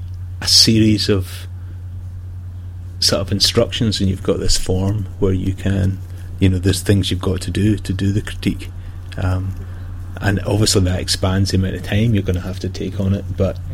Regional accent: United Kingdom; I'm British.

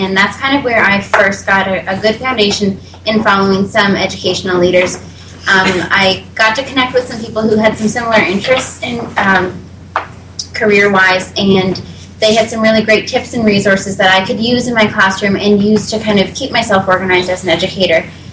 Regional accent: China; English is a second language; I'm also from China.

